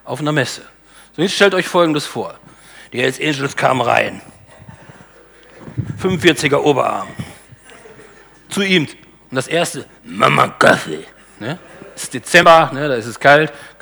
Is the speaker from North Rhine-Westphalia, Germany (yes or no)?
yes; Bad Salzuflen, North Rhine-Westphalia, Germany; Herzliche Grüße aus meiner Heimatstadt, von meiner Familie aus Bad Salzuflen zu euch.